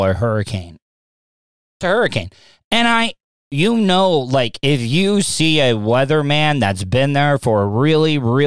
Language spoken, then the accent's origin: English; Florida, United States; As a Floridian, a Category 1 storm is not that bad. I mean, most Floridians, like myself, born and raised in Florida